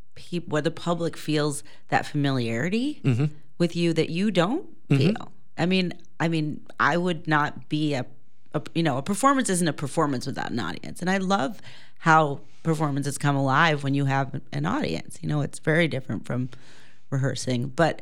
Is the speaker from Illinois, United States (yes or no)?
yes; Chicago, Illinois, United States; we grew up singing in the Chicago Children's Choir